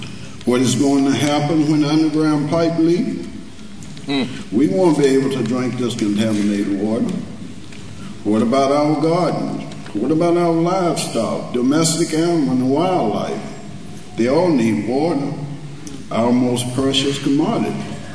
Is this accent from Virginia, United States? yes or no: yes; Union Hill, Virginia, United States; moved away as an adult; I grew up in the Union Hill community. In 1963, I left Buckingham County for the military, where I joined the Air Force. And after 40 years, I returned to Buckingham County.